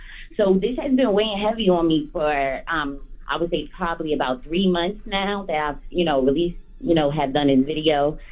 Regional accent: New Jersey, United States; Okay, I'm an artist from Jersey.

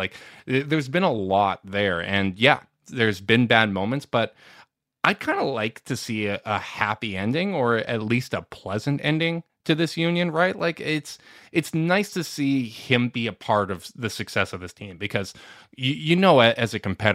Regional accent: Winnipeg, Manitoba, Canada; We're all from Winnipeg.

